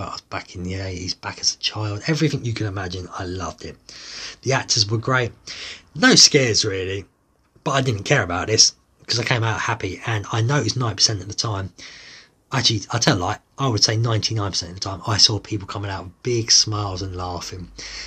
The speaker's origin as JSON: {"language": "English", "region": "England", "country": "United Kingdom", "said": "but I'm from England, so I don't really know the place."}